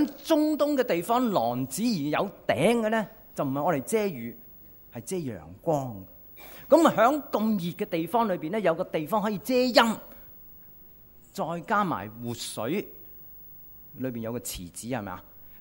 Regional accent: Hong Kong; 其實我們香港人去外面十零日

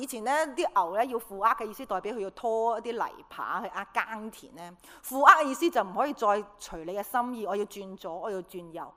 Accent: China; 我们中国人呢，如果很伤心是怎么做呢？

